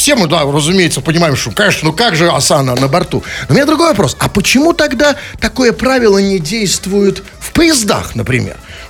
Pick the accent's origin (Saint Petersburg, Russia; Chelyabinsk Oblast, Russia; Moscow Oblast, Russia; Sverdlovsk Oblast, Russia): Saint Petersburg, Russia; И мы в Питере, на самом деле, настоящие петербуржцы, или, как говорят они, питерцы